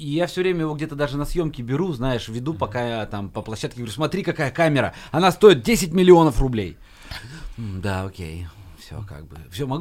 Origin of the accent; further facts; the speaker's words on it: Urals, Russia; я же с Урала там много меда.